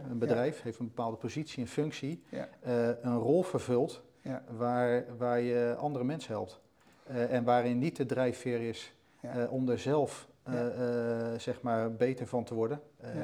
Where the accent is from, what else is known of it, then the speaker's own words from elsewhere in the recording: Rotterdam, South Holland, Netherlands; ik ben in Rotterdam-omgeving ook opgegroeid. Rotterdamse bedrijf gewerkt, bij Feyenoord gevoetbald.